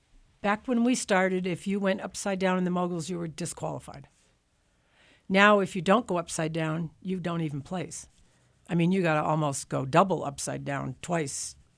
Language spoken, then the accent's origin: English; Vermont, United States; also born or lived in Oklahoma; I was born in Oklahoma, but I grew up in Vermont. I started skiing Killington when I was 4 years old.